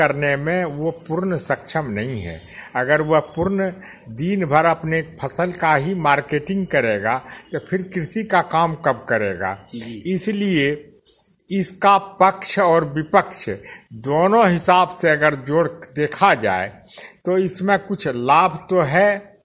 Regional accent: Ekasi Tola, Bihar, India; ग्राम एकासी टोला, प्रखंड बरियारपुर, जिला मुंगेर, बिहार का रहने वाला हूं।

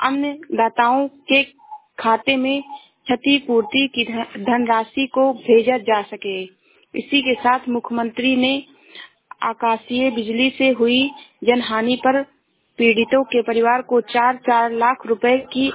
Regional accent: Shravasti, Uttar Pradesh, India; मैं जिला श्रावस्ती से हूँ।

